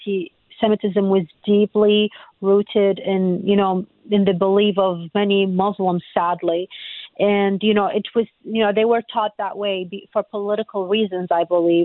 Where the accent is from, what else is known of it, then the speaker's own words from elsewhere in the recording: Iraq; like for me, like growing up in Iraq, like if you want to insult someone and say they are the lowest of the low